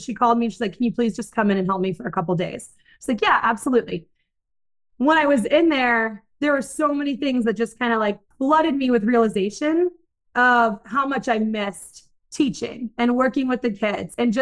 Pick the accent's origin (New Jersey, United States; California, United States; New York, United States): California, United States; born there; For as long as I can remember, I was born in California.